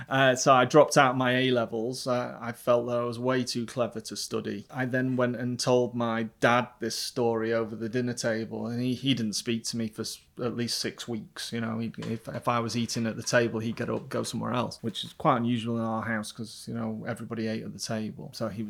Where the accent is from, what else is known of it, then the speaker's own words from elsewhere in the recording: Stockport, North West England, United Kingdom; also born or lived in Buxton; So I was born in a town called Buxton in Derbyshire. And then as a family, we moved to very close to South Manchester, Stockport area.